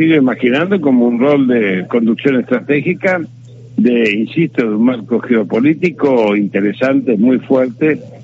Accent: Río Turbio, Santa Cruz, Argentina; now in Río Gallegos, Argentina; Yo estoy lejos de eso porque, insisto, vengo de Río Turbio, ahora en Río Gallegos

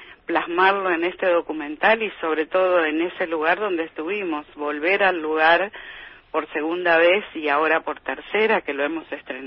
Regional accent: Argentina; somos argentinos y nacimos acá

